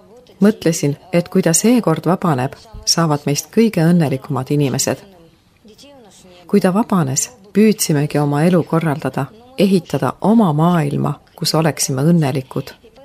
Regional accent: Leningrad Oblast, Russia; moved away as an adult; Sündisin Leningradi oblastis Eesti piiri lähedal ja elasin seal kuni 30. eluaastani. Sündisin lihtsas töölisperes, kus jumalasse ei usutud.

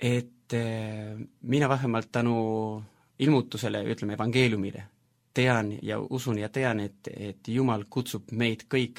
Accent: Buenos Aires, Argentina; Estonian is a second language; moved away as an adult; also born or lived in Finland; now in Estonia; ma olen sündinud Argentiinas, Argentiina pealinnas, Buenos Airesis. Ja noh, seal elasin 20 aastat. Juhl hetkel otsustasin minna õppima Helsingi ülikooli, ehk koolisin Soome. Elasin Soomes 7 aastat

